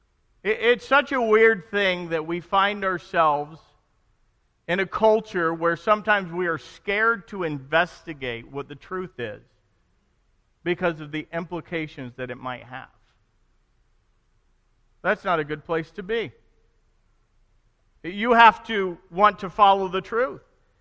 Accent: the South, United States; What if what I believe is only because I was born in America, in the South, to Christian parents?

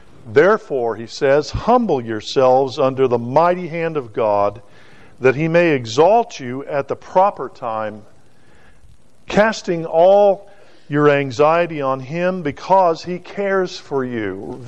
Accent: the South, United States; I am from the South and I'm a lot slower.

